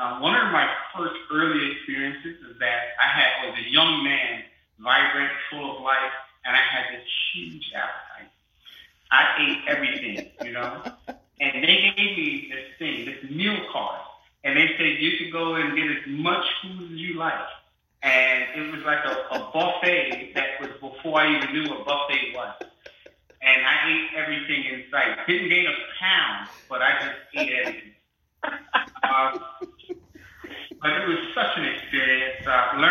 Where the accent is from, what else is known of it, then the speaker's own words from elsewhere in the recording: New York, United States; Well, I was from New York. I was hoping to get somewhere over skis.